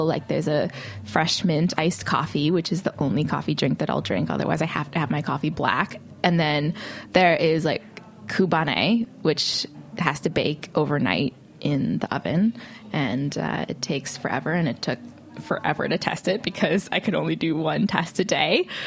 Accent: Chicago, Illinois, United States; moved away as an adult; now in New York, United States; So I grew up outside of Chicago. I moved to New York to study classical percussion at Juilliard.

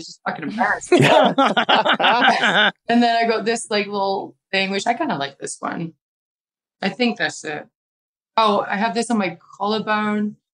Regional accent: United Kingdom; going over there, my home country, my family can come along, you know.

